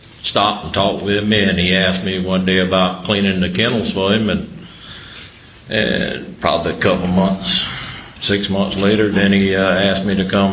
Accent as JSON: {"language": "English", "town": "Hampton", "region": "South Carolina", "country": "United States", "tie": "born or raised there", "said": "I was born in Hampton County. I was raised in Hampton. Went to Wade Hampton High School."}